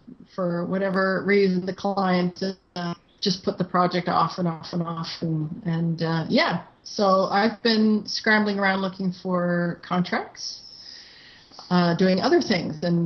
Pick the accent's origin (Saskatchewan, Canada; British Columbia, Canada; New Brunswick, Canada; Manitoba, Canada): New Brunswick, Canada; Saint John; I'm from St. John, New Brunswick, and it was rainy there all